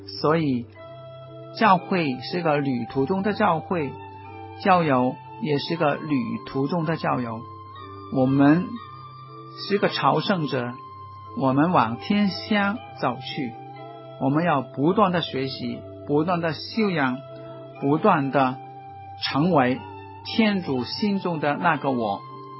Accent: Hong Kong; 我说我是从香港来的

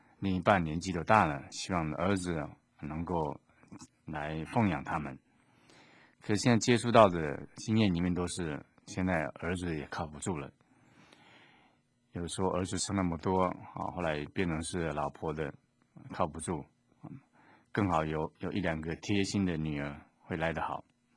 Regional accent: Minxiong, Chiayi County, Taiwan; 我就跟他们说：“我是嘉义民雄人。”

